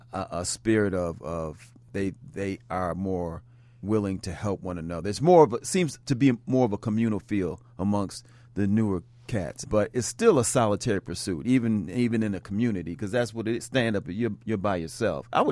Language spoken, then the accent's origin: English; Chicago, Illinois, United States